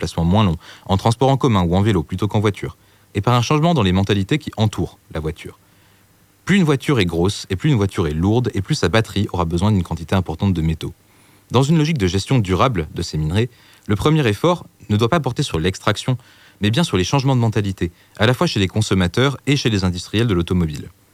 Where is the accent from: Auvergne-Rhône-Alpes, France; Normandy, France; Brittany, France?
Auvergne-Rhône-Alpes, France; Échassières; je vais vous emmener chez moi, en Auvergne, dans le petit village d'Échassières. Alors Échassières, c'est un peu moins de 400 âmes logées dans la forêt à la frontière entre le Puy-de-Dôme et l'Allier.